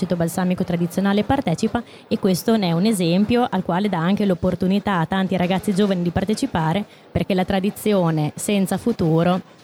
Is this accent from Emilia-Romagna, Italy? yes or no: yes; Modena, Emilia-Romagna, Italy; Questa è un'altra informazione che noi modenesi diamo per scontata, ma non lo è assolutamente.